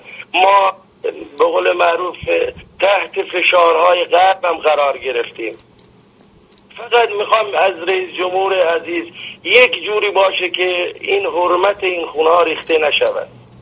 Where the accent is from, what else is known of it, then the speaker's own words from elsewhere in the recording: Khuzestan, Iran; من خودم عرب هستم، من یه فرقه از عربهای خوزستان هستم.